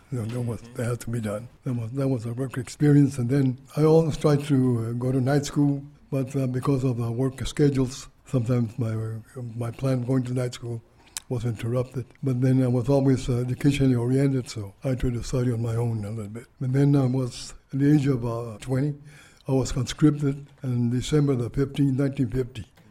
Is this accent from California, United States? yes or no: yes; Madera, California, United States; And we were raised in Madera, went to the schools in Madera, and then we moved to Fresno.